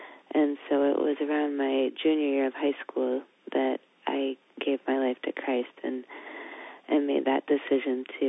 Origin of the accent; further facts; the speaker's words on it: Cleveland, Ohio, United States; Well, I grew up in Cleveland where the schools were not very good, and so my parents scrapped to send me to private school